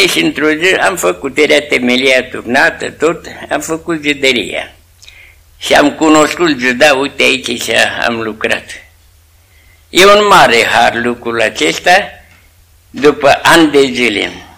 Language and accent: Romanian; Micești, Romania; Noi suntem de la Micești